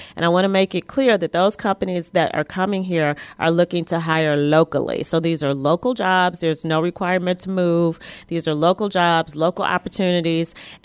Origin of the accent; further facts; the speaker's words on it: Michigan, United States; now in Atlanta, United States; I am from Michigan originally, but I went to Spelman College and came back here in 1998 to be part of the community here.